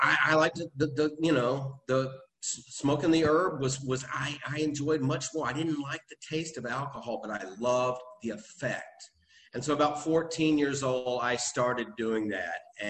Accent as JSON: {"language": "English", "town": "Memphis", "region": "Tennessee", "country": "United States", "tie": "born or raised there", "said": "Going back, I grew up in Memphis, Tennessee, back in the 60s and 70s. My father was a minister."}